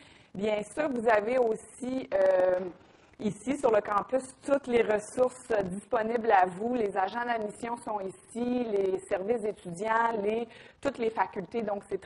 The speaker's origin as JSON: {"language": "French", "town": "Quebec City", "region": "Quebec", "country": "Canada", "said": "Moi, je viens aussi de Québec, la ville de Québec."}